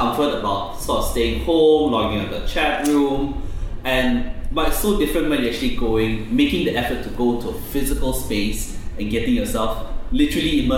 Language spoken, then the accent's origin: English; Tanjung Pagar, Singapore; I think I grew up in Tanjung Pagar a lot.